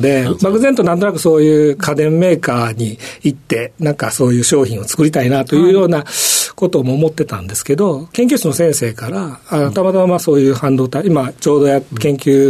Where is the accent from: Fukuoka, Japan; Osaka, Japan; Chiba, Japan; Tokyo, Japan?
Osaka, Japan; Ibaraki; 大阪の北摂茨城市の、まあ、生まれ育ちですね。